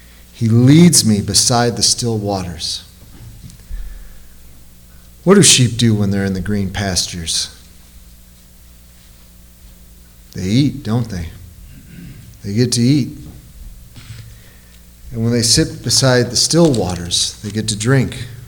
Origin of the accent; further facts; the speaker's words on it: Aurora, Illinois, United States; Now, I'm from Illinois, and it's nothing but farmland and corn once you get past a certain point. You know, back where I lived, I mean, Randall Road in Aurora, Illinois, was like the end of the world.